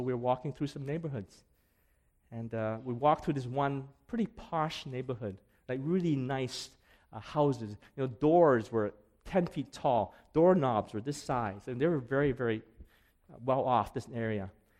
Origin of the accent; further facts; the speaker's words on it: Canada; Oh, we're from Canada.